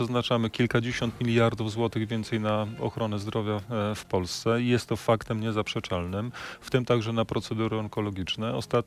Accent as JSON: {"language": "Polish", "region": "Podlaskie Voivodeship", "country": "Poland", "tie": "born there", "said": "Urodziłem się na terenie województwa podlaskiego. Wtedy to jeszcze było białostockie."}